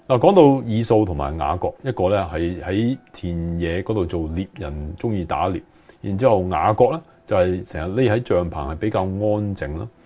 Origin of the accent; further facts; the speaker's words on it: Hong Kong; 我喺香港長大嘅，